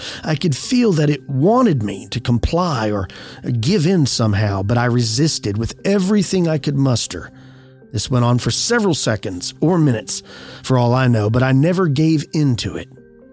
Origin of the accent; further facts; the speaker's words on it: Pickens, South Carolina, United States; I moved out of my parents' place and rented a small mobile home in my hometown of Pickens, which is in upstate South Carolina.